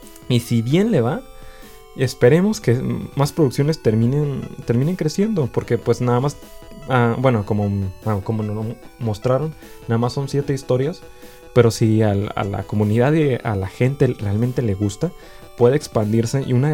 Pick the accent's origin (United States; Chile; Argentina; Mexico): Mexico; sino que podemos, como mexicanos, desarrollar contenido de calidad